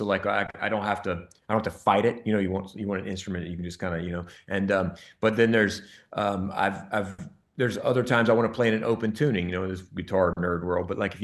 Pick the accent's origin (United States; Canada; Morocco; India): United States; Camden, South Carolina; I touched on it with my hometown of Camden, South Carolina.